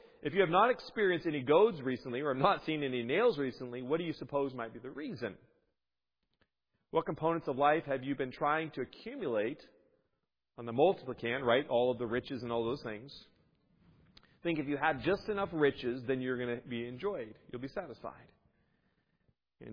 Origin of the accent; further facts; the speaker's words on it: Washington, United States; I grew up in Washington State, and my mom had when I was growing up, my mom would talk about skiing.